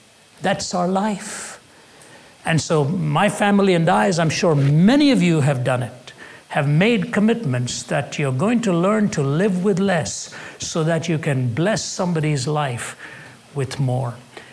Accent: India; I was born and raised in India, and we weren't very rich. We were upper middle class family

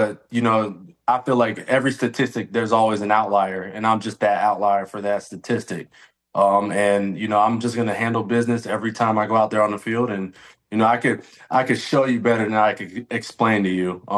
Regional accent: Florida, United States; It meant a lot, you know, especially being from Florida. My hometown is literally 45 minutes from where we were actually hosting the Pro Bowl out in Orlando.

